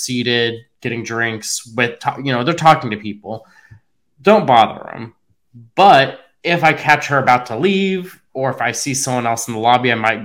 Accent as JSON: {"language": "English", "region": "Oklahoma", "country": "United States", "said": "we're from Oklahoma, your favorite state."}